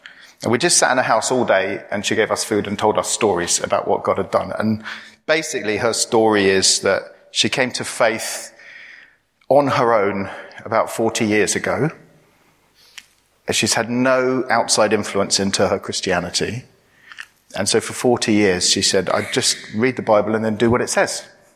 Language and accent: English; Cyprus; Cyprus, which is where I was born and grew up. And what's lovely is we've recently planted a church in my hometown where I grew up.